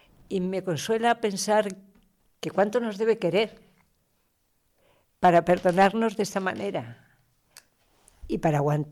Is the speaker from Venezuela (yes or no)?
no; Castilla-La Mancha, Spain; De un lado a otro iba de Toledo a mi tierra, a La Mancha